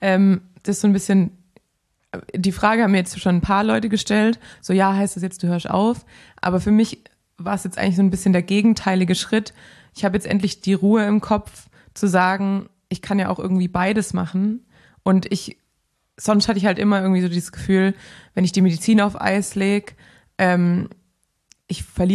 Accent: Baden-Württemberg, Germany; ich bin Schwabe

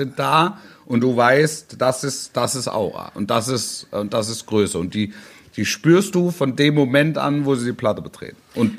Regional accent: Baden-Württemberg, Germany; ich bin ja in der Nähe von Stuttgart aufgewachsen.

